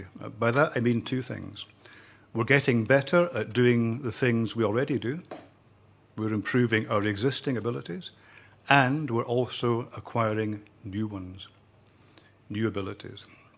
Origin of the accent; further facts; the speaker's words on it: Scotland, United Kingdom; now in Catalonia, Spain; I'm Scottish, but I live in Catalonia.